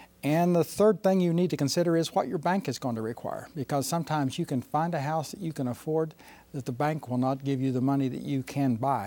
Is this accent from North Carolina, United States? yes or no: no; Weston, West Virginia, United States; also born or lived in Morgantown; I came to Clarksburg area about 35 years ago, and I was not familiar with the area, even though I grew up in Weston and Morgantown